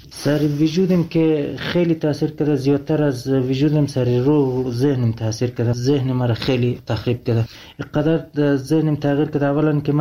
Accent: Afghanistan; also born or lived in Iran; همون معتادای خود ایرانی میدید که من افغانی هستم،

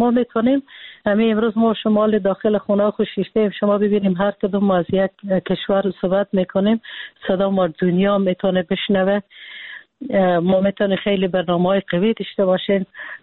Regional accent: Afghanistan; ما وقتی که بیرون از افغانستان هستیم

